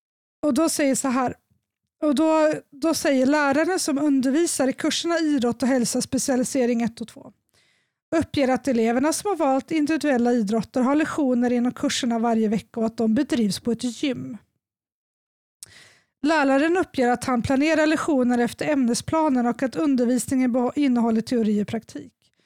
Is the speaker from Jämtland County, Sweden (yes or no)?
no; Sundsvall, Västernorrland County, Sweden; Jag är från Sundsvall så jag vet var skolan ligger.